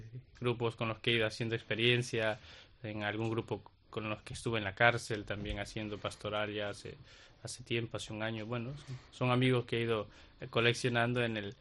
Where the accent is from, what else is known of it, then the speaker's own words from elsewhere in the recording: Ecuador; Yo soy de Ecuador, entonces eso también me hace sentir un poco en casa, ¿no?